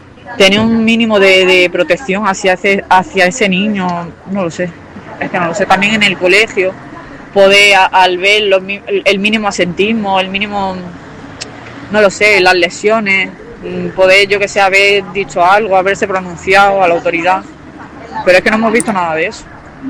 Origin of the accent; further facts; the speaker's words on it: Almería, Andalusia, Spain; now in Garrucha, Spain; Yo vengo de Almería